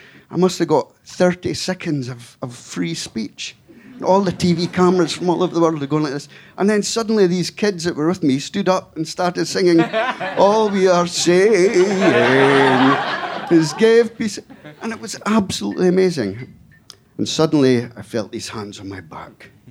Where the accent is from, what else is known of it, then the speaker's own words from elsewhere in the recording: Scotland, United Kingdom; Now, I had no idea which bottle he was talking about. I come from Scotland. I'd never heard this phrase